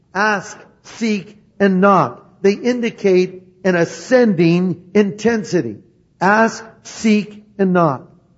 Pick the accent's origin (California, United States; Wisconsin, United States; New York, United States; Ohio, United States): California, United States; Hi, I'm from California.